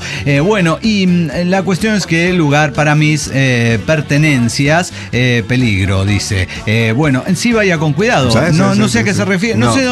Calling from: Celaya, Guanajuato, Mexico; de Celaya.

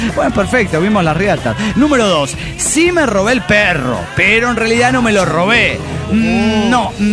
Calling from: Guadalajara, Jalisco, Mexico; de Guadalajara, Jalisco, México.

